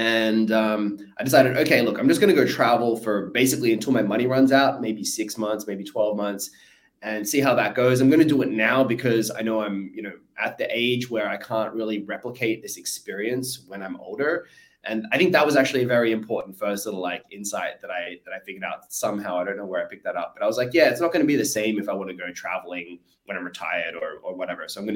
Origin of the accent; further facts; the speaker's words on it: Australia; now in United States; So I'm from Australia originally. Live in the US now, San Diego, San Francisco, between there.